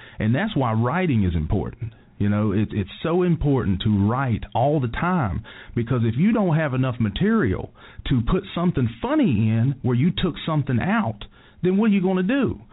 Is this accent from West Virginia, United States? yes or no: yes; Beckley, West Virginia, United States; also born or lived in Nashville; I'm from Beckley, by the way, Shady Spring, to be a little more specific. So I am a hometown boy.